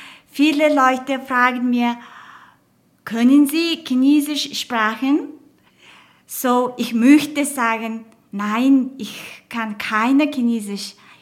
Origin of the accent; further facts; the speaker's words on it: Mongolia; German is a second language; now in Bad Ischl, Austria; ich komme aus der Mongolei. Ich bin in Österreich schon seit 4 Jahren. 3 Jahre lang habe ich Tourismusmanagement in der Fachhochschule Salzburg studiert. Seit vorigem Jahr lebe ich in Bad Ischl.